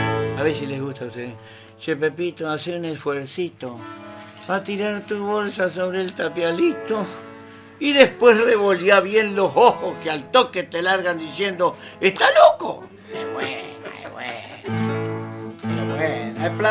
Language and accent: Spanish; Santo Tomé, Santa Fe, Argentina; Yo, en realidad, nací en Santa Fe, en ese barrio. Pero mi papá se hizo su casita en Santo Tomé cuando era un pueblito, y así que me crié